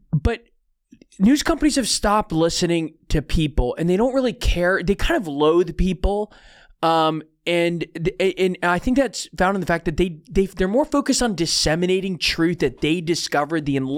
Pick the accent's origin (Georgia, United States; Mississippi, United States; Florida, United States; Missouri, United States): Florida, United States; Tallahassee; born there; also born or lived in Western Pennsylvania / Washington, D.C. suburbs; I was born in Tallahassee, Florida. Shout out Panhandle. Lived in Western Pennsylvania. Have lived in the swamp in the D.C. suburbs as well.